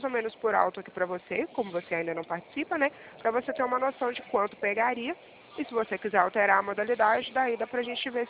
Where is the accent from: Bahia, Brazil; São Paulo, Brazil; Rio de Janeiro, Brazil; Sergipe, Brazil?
São Paulo, Brazil; Cordeirópolis; Nós somos de Corderópolis, interiorzinho aqui de São Paulo.